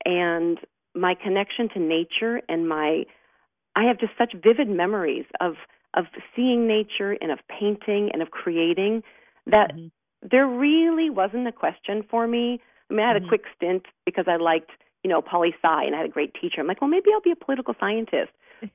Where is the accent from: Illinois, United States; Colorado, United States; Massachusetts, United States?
Massachusetts, United States; Boston; I'm originally from Boston, and both my mom and dad were very creative.